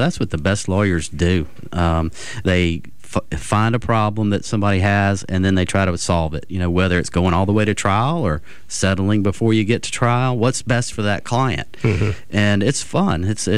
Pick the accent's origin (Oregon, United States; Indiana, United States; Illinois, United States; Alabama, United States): Alabama, United States; Mobile; I've been practicing law here in Mobile for 24 years. I'm from Mobile. I've grown up here, and I want it to be a safe place.